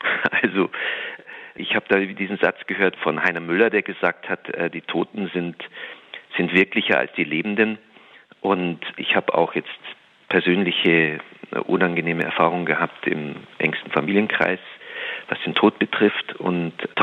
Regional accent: Germany; als Piefke den Zentralfriedhof darüber was zu machen

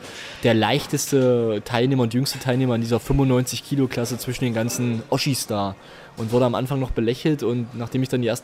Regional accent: Heidensleben, Saxony-Anhalt, Germany; bei uns in Sachsen-Anhalt, in der Stadt, wo ich zur Schule ging, Heidensleben, einen Flyer gefunden

